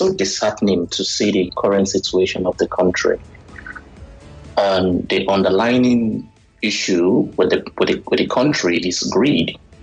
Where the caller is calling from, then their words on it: Canada; All the way from Canada.